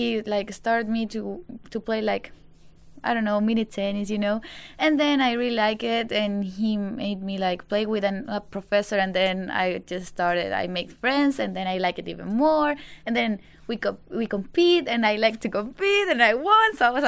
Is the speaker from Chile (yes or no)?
yes; Santiago, Santiago Metropolitan, Chile; English is a second language; also born or lived in Iquique; I was born in Iquique. It's like a small city at the north of Chile. But for tennis, my family made the decision to move to Santiago.